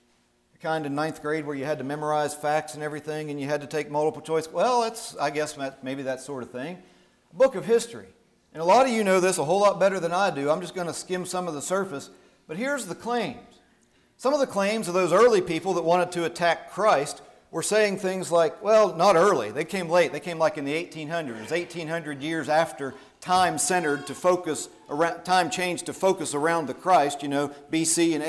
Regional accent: Moundsville, West Virginia, United States; When I grew up here in Moundsville, my dad was a pretty smart fella.

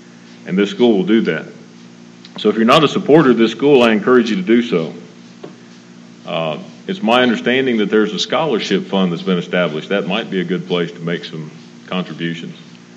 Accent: Columbus, Ohio, United States; I was born and raised in Columbus.

